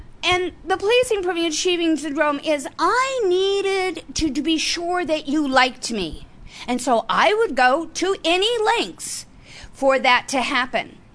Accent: Midwest, United States; I was raised in the Midwest. My family was alcoholic. I was neglected.

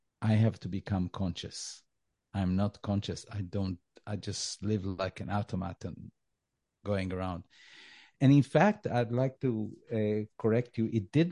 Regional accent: Israel; I grew up, of course, I knew I was Jewish, I grew up in Israel.

